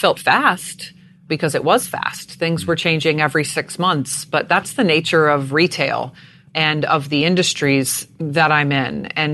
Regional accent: Jacksonville, Florida, United States; born there; I was born in Jacksonville, Florida. I'm the oldest of three girls. I have two younger sisters.

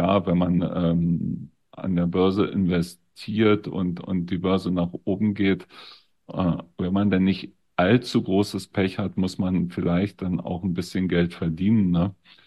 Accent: Berlin, Germany; Also ich bin in Berlin geboren und bin dort aufgewachsen. Ich bin nie aus Berlin rausgekommen, tatsächlich.

